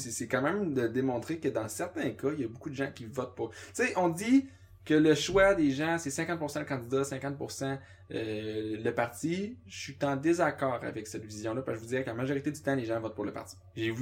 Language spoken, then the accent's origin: French; Quebec, Canada; je suis originaire de l'Abitibi.